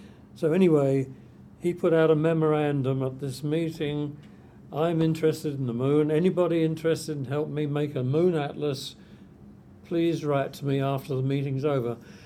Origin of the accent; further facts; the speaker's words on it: London, United Kingdom; So I'm an import from London.